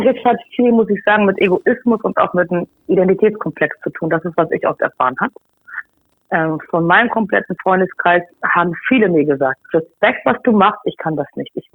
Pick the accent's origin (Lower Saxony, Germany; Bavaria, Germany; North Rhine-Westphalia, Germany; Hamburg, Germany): Hamburg, Germany; Ich bin Hamburgerin.